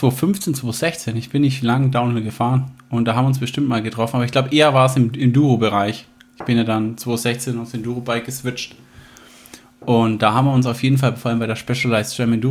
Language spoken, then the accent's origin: German; Herzogenaurach, Bavaria, Germany; oder die BMX-Bahn gibt es immer noch bei uns in Herzogenaurach. Bin da groß geworden in der Stadt.